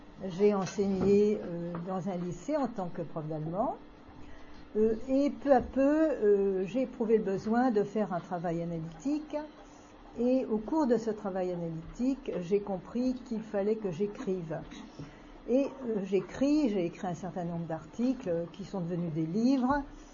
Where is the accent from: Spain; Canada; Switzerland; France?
France; Paris, Île-de-France; born there; je suis née à Paris, de parents survivants du génocide arménien, qui ont, comme les autres survivants, sont arrivés en France en 1920.